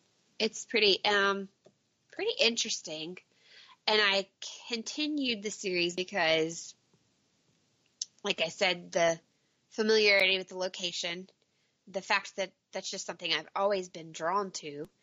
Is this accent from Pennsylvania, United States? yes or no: no; Kentucky, United States; So for me, growing up in Kentucky, there are a lot of things that they would talk about that I was very familiar with.